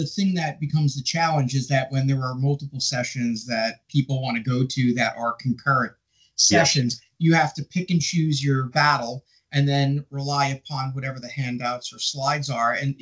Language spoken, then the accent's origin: English; New York City, New York, United States; I grew up in New York City, so crowds are not a thing.